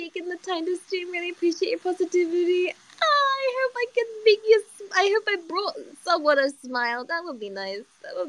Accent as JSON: {"language": "English", "country": "United Kingdom", "accent": "British", "said": "Some of my extended family can't understand my British accent, so I have to make my accent closer to their."}